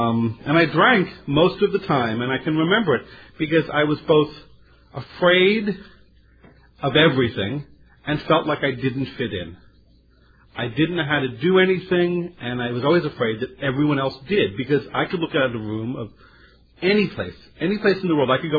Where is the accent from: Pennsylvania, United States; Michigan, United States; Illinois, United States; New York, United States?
New York, United States; New York City; I'm 48 years old. I'm born and bred in New York City. I have lived my entire life within a 10-block neighborhood.